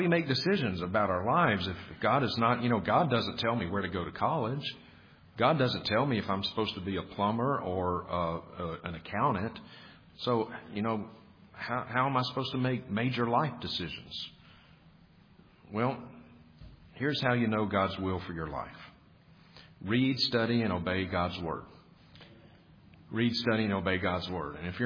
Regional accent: Vicksburg, Mississippi, United States; now in Montana, United States; I grew up with Chad in Vicksburg, Mississippi.

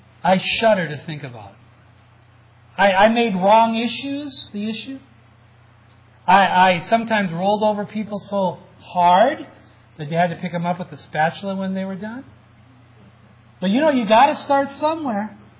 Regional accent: Minnesota, United States; Growing up on the Iron Range, in which they haven't had a Republican representative in a century.

